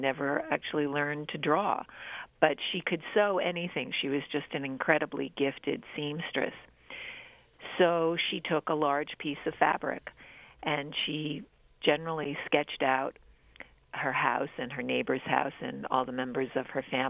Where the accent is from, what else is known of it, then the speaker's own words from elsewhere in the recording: Brooklyn, New York, United States; And to me, growing up, I grew up in Brooklyn, so my whole world was very urban and 20th century.